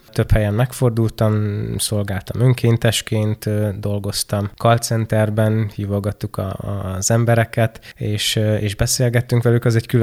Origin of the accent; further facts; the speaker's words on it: Izsnyéte, Zakarpattia Oblast, Ukraine; also born or lived in Mukachevo; Rólam azt lehet tudni, hogy Munkácson születtem, 1994-ben, és Munkácshoz közeli településen nőttem fel, Izsnyétén.